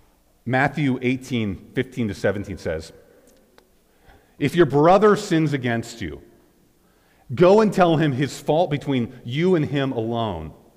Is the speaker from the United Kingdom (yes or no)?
no; Canada; the thing I carry around to prove that I'm Canadian